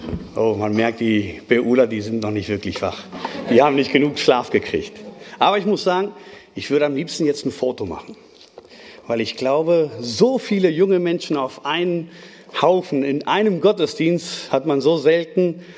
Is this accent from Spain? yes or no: yes; Spain; German is a second language; Ich bin ja Spanier und dann rede ich manchmal sehr schnell